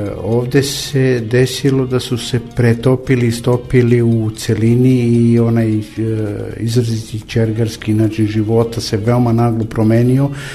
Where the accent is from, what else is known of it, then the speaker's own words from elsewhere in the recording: Serbia; kažem opet srpska jer ja sam Srbin po državljanstvu